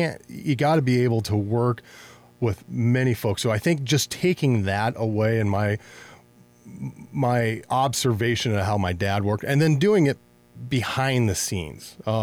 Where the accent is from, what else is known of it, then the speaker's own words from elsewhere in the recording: Pasco, Washington, United States; being born and raised in Pasco, and just kind of, if you want to say, one of the older families in Pasco